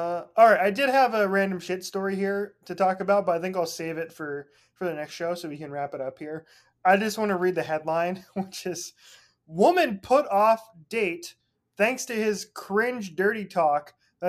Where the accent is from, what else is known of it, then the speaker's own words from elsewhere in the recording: Arizona, United States; they're my hometown. They're my hometown team. Like, if they make it to the Super Bowl, that would be cool. Because, you know, when the last time the state of Arizona won a championship?